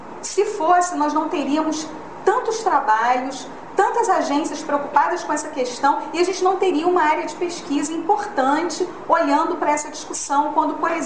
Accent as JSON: {"language": "Portuguese", "country": "Brazil", "said": "que é majoritariamente em inglês, que não é a minha língua, por exemplo, que sou brasileiro, né?"}